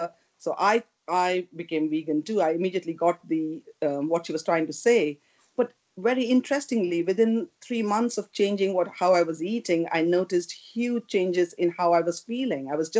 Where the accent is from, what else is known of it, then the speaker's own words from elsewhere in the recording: India; now in United Kingdom; Occasionally, out of curiosity, tried some chicken when I grew up in India in my friend's house, much to my mother's dismay because she was an ethical vegetarian.